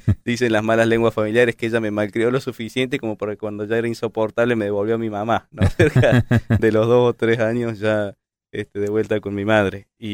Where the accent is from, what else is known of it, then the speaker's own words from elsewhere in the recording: Córdoba, Argentina; Cordobés, sí, sí. Nacido, criado, estudiado aquí en Córdoba.